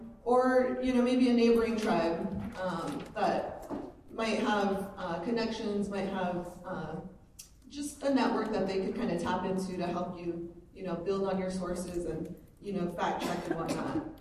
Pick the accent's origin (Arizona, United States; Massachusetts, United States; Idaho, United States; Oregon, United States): Arizona, United States; Tucson; There's only two federally recognized tribes in Tucson. And, you know, I grew up there, and that's my hometown